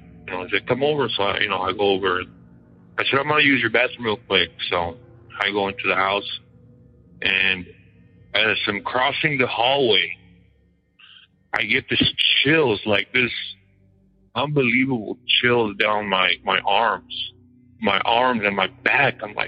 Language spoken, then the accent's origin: English; California, United States; We are from California, me and my family.